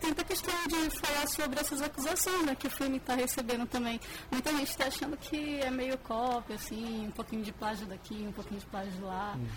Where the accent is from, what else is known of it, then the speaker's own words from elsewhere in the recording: Brazil; a gente queira puxar saco, porque a gente é brasileiro, né?